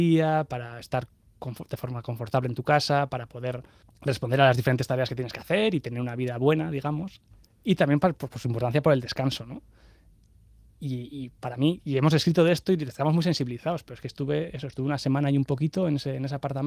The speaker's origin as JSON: {"language": "Spanish", "town": "Pamplona", "region": "Navarre", "country": "Spain", "said": "en el centro de Iruña, que es de donde soy"}